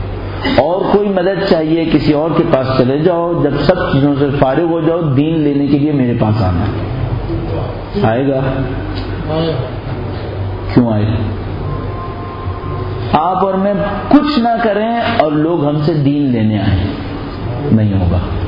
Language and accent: Urdu; Karachi, Sindh, Pakistan; اب دیکھیں میں کراچی سے آیا ہوں آپ کے پاس